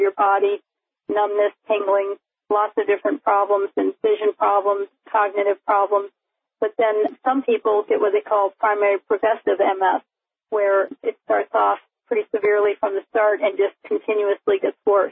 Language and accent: English; Texas, United States; also born or lived in Seattle; At that point, we just gave up on our life in Seattle, so we returned to my home state of Texas where my family was.